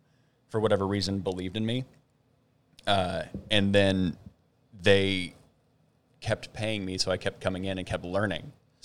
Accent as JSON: {"language": "English", "region": "Virginia", "country": "United States", "tie": "born there", "said": "I was born in Virginia."}